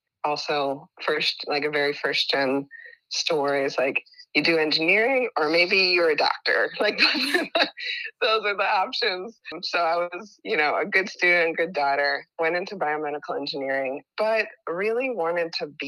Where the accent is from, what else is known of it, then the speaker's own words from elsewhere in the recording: Wisconsin, United States; also born or lived in California; now in Portland, United States; I'm queer, mixed race, first gen, I was born in California actually. But I grew up in the icy winters of Wisconsin, and I was just there, so I remembered how icy they are.